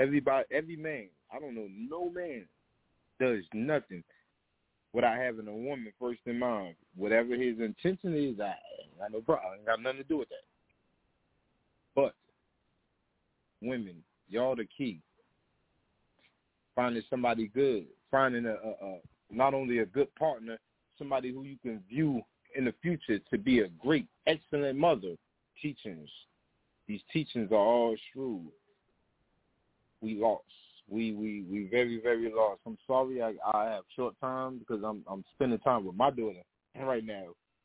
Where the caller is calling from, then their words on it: Savannah, Georgia, United States; I'm calling from the Savannah area, Savannah, Georgia.